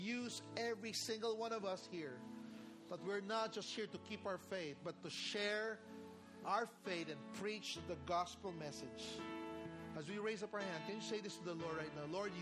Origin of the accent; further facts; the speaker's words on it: Philippines; I'll be an example of what is a citizen of this nation as a Filipino.